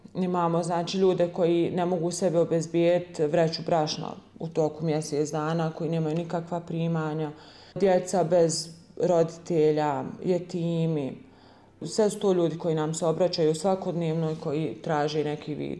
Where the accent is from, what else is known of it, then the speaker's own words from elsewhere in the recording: Stranjani, Federation of Bosnia and Herzegovina, Bosnia & Herzegovina; Ja sam rođena u Straljanima ovdje pored Zenice, osnovna škola Ahmed Murad Begović. Završila sam srednju ekonomsku školu u Zenici.